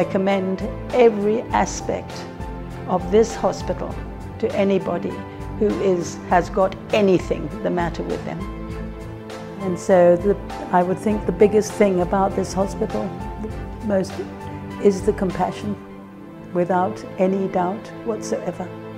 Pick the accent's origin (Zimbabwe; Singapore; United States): Zimbabwe; I come from Zimbabwe.